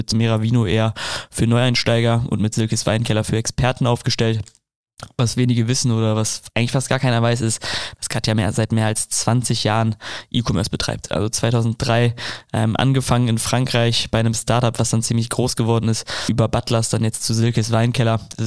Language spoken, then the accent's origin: German; North Rhine-Westphalia, Germany; ich komme aus dem Bergischen Land, deswegen kenne ich es auf jeden Fall.